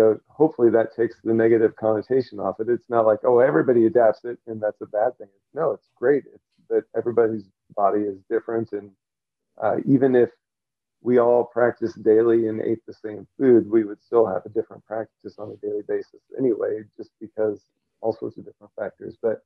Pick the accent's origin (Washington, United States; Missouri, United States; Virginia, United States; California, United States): Missouri, United States; Kansas City; I'm from Kansas City originally, and that's where I went through my first yoga teacher training